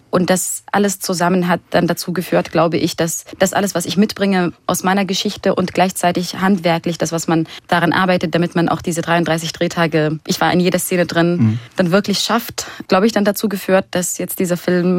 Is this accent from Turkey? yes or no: no; Syria; German is a second language; moved away as an adult; now in Germany; weil ich bin ja in Syrien geboren und aufgewachsen. Ich bin erst mit 19 nach Deutschland gekommen